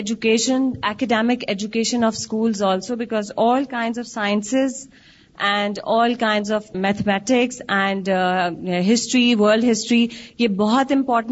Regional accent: Lahore, Punjab, Pakistan; moved away as an adult; now in Karachi, Pakistan; میرے 4 بچے ہیں اور میرا تعلق لاہور شہر سے ہے، اور میں شادی کے بعد کراچی آئی ہوں.

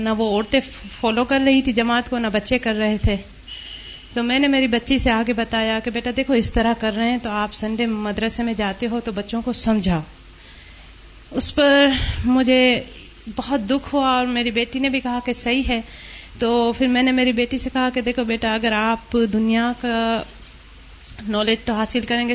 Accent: India; now in New York, United States; میں new York سے آئی ہوں۔ بیسیکلی میں انڈیا کی ہوں اور 15 سال سے نیو یارک میں رہ رہی ہوں۔

